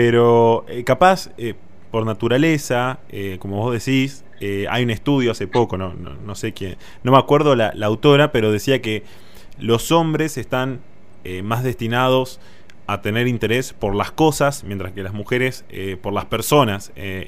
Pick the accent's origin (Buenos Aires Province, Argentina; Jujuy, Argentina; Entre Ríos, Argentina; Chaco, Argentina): Entre Ríos, Argentina; acá en Entre Ríos, lo que se ve, yo soy de Entre